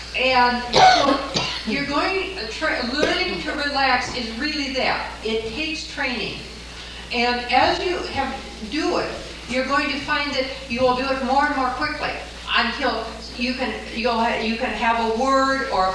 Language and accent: English; Minnesota, United States; I come from Minnesota, and my place is always the front lawn.